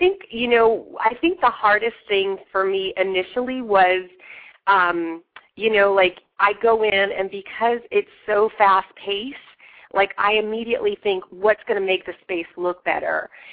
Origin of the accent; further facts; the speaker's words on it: Reading, Pennsylvania, United States; Okay, so I'm from Reading, Pennsylvania. It's near Philadelphia, and I actually majored in theater, and I minored in fine arts.